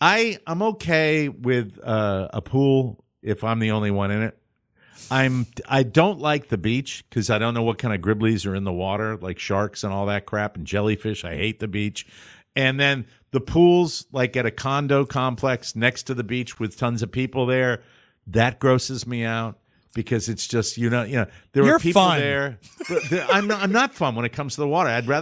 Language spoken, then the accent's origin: English; Connecticut, United States; Met a guy from Connecticut, my home state.